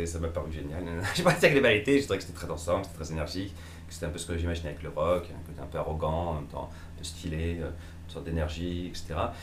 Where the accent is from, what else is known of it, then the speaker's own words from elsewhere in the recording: Lyon, Auvergne-Rhône-Alpes, France; also born or lived in Roanne; Donc moi, j'ai passé mon adolescence à Lyon, mon enfance à Roanne, mais mon adolescence à Lyon.